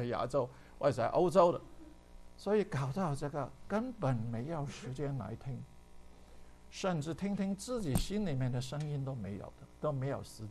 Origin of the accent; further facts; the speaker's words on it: Guangdong, China; 我们广东人有句话叫水锅鸭子的背